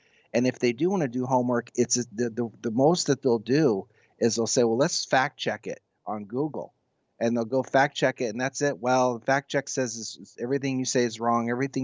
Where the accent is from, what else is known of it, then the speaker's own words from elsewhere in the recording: Canada; about being Canadian, being free, and doing the right thing